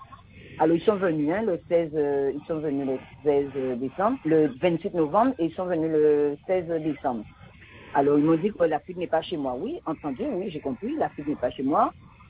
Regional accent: Le Moule, Guadeloupe, France; du Moule.

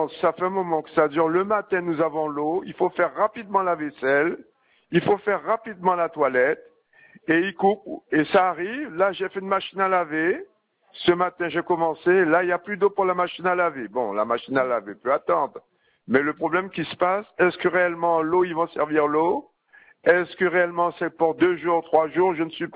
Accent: French Guiana, France; Je suis originaire de la Guyane. J'ai pris ma retraite, ça fait 2 ans et demi que je suis ici.

